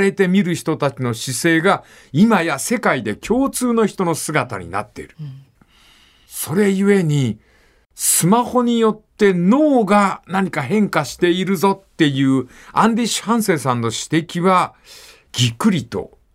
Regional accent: Fukuoka, Japan; そんで片付いた後、最寄りの私鉄駅から博多ま、あ、福岡まで行ったのよ。

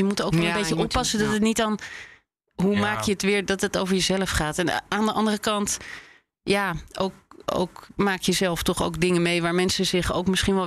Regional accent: Rotterdam, South Holland, Netherlands; ik kom zelf uit Rotterdam-Zuid.

